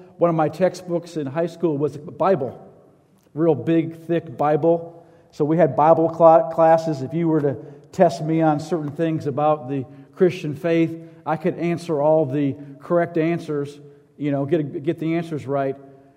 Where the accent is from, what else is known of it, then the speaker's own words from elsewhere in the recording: St. Paul, Minnesota, United States; So I grew up in church. And the city where I'm from is St. Paul, Minnesota, is predominantly Catholic, 65% of the city.